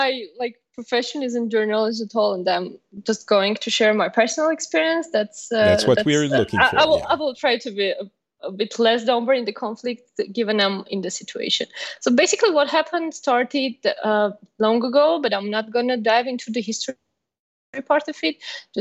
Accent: Armenia; So I'm from Armenia.

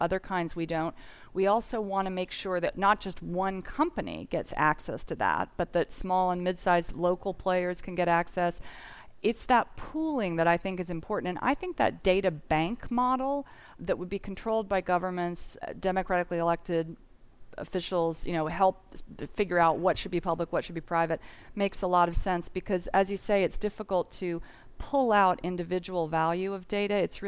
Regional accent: Indiana, United States; there are huge swaths of the country, like where I grew up in Indiana, which is in the middle of the country. It's a red state. It's basically, you know, giant cornfields.

